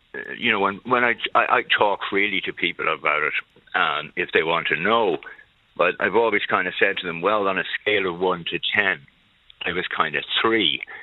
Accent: Dublin, Leinster, Ireland; I grew up in Dublin near De La Salle School that my friends went to.

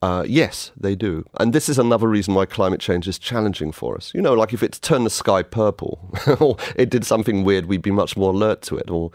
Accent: Ireland; we're Irish, we have strong communities, we love each other, we come together.

